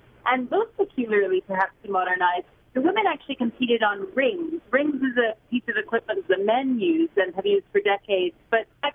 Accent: London, United Kingdom; but as a Londoner, I can well imagine that the rains got in the way.

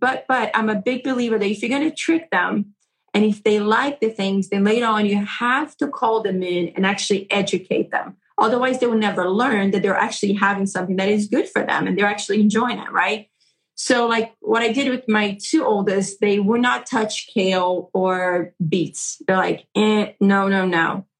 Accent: Brazil; growing up in Brazil, our plate is very colorful.

